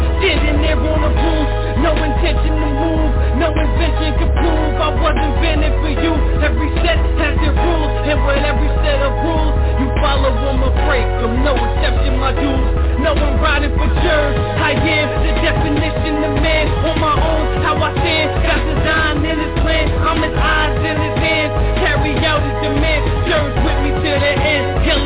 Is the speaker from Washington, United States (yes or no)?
no; New Jersey, United States; I'm from Jersey in my stance, I'm Jersey when I walk. Somehow they confuse us with New York when we talk.